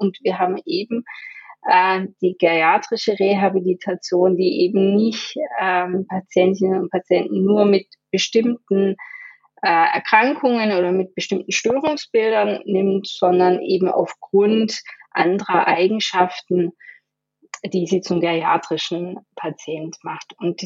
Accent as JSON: {"language": "German", "town": "Stuttgart", "region": "Baden-Württemberg", "country": "Germany", "accent": "Stuttgart dialect", "said": "also jetzt sage ich es mal in meinem Stuttgarter Dialekt"}